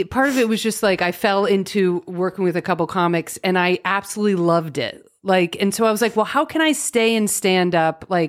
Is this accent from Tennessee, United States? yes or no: no; Hampton Bays, New York, United States; Long Island, like Hampton Bays area. That's where I was born, but not the rich part.